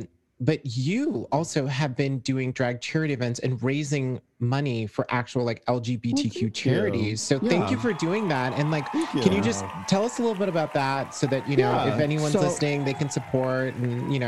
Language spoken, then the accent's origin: English; New York, United States; Being part of like New York is just like all over Drag Race, and I love it because I'm from New York and I love all those drag queens.